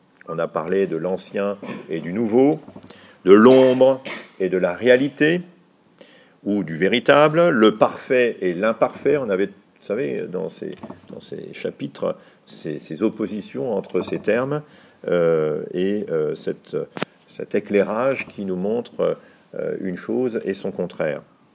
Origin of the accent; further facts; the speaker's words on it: France; pas seulement chez nous en France, à une tension qui pourrait être assez semblable